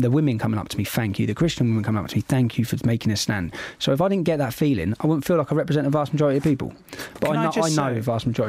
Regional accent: Luton, East of England, United Kingdom; That in Luton, my hometown, there was 26 firebombings.

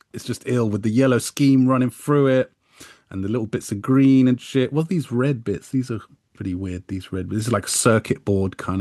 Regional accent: United Kingdom; And as a British person, you know, reading this book and knowing that everyone around the world is reading this book and knowing that London was being represented

